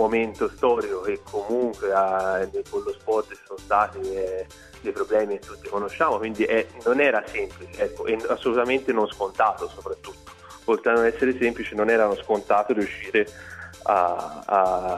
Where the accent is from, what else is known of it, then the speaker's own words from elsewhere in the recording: Siena, Tuscany, Italy; personalmente da senese ti dico che sono stato veramente onorato